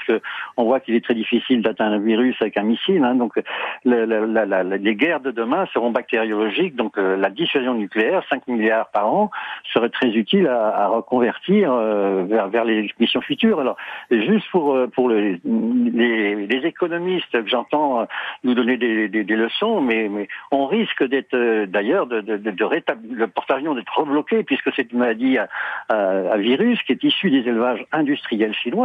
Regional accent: Brittany, France; Moi, je suis de Bretagne.

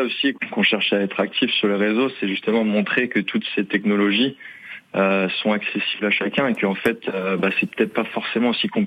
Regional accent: Vannes, Brittany, France; moved away as an adult; Moi, je viens de Vannes pour être précis, mais bon, je me suis expatrié à Angoulême pour faire mes études.

